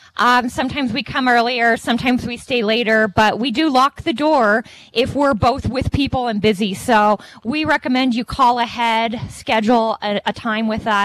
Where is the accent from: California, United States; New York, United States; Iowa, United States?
California, United States; also born or lived in Atlanta, Georgia; Well, I grew up in Southern California, yet I've spent 15 years in Atlanta, Georgia.